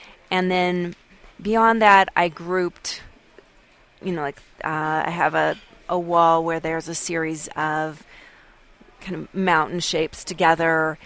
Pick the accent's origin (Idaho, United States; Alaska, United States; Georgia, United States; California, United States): Idaho, United States; Boise; also born or lived in Philadelphia; Well, I'm originally from Boise, Idaho, and I missed living in the mountains and the high desert.